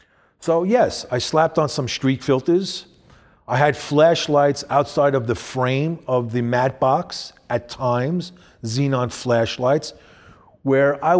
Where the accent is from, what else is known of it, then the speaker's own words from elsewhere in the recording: New York, United States; I've grown up in a city. I grew up in New York most of my life.